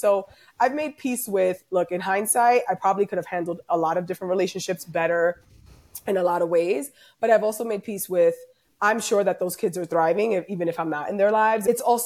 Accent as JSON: {"language": "English", "town": "Bronx", "region": "New York", "country": "United States", "tie": "born or raised there", "said": "Like growing up in the Bronx, having like high school best friends have kids"}